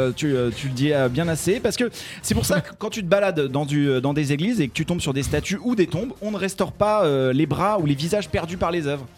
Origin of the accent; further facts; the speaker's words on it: Blois, Centre-Val de Loire, France; je suis de Blois et j'aime bien le dire.